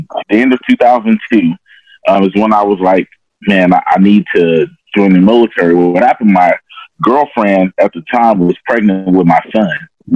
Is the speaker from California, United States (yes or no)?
no; St. Louis, Missouri, United States; Okay, man, I keep it fast and simple. I'm from St. Louis, Missouri. I was in the military for 17 years.